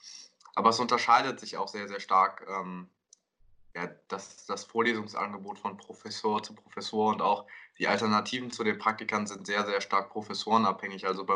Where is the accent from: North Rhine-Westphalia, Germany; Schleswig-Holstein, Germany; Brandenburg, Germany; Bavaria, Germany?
North Rhine-Westphalia, Germany; Kerpen; moved away as an adult; now in Berlin, Germany; Ich komme ursprünglich aus Kerpen im Rheinland, bin jetzt aber vor 2 Jahren nach Berlin gezogen, um hier Pharmazie zu studieren